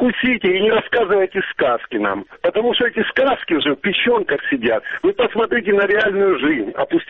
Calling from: Diivka, Donetsk Oblast, Ukraine; Діївка, Донецька область.

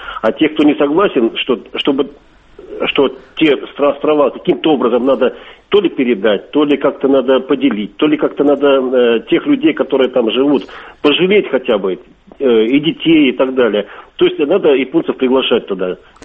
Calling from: Kaliningrad, Kaliningrad Oblast, Russia; И вот я из Калининграда.

